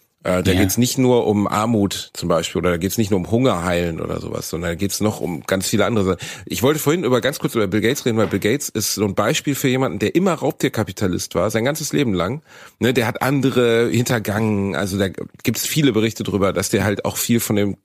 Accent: Rotthausen, North Rhine-Westphalia, Germany; ich bin in Rotthausen aufgewachsen, wir sind beide in schlechten Stadtteilen groß geworden

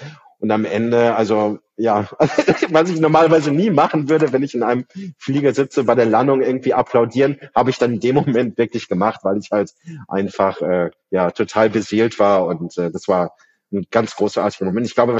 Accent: Bavaria, Germany; weil ich bin in Bayern aufgewachsen

